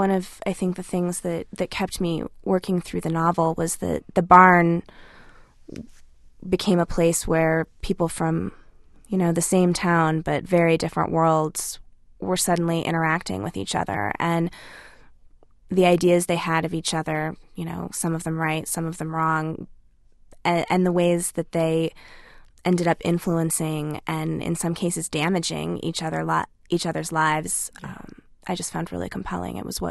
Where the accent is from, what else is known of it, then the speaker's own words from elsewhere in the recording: Grand Junction, Colorado, United States; My own personal experience growing up in Grand Junction could not be, you know, more different from my characters. I didn't grow up on a ranch.